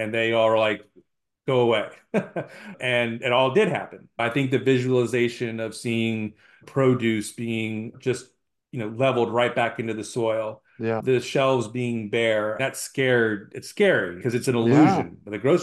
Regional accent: Texas, United States; born there; I was born in West Texas, and so I got shipped out to West Texas every summer.

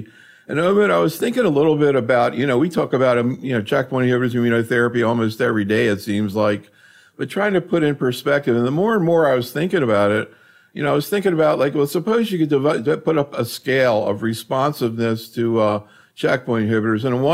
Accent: Baltimore, Maryland, United States; I'm actually from Baltimore

